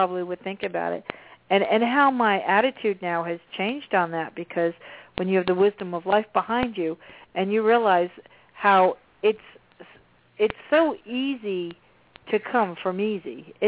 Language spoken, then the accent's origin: English; New Jersey, United States; You know, I grew up in New Jersey. I know Valley Forge.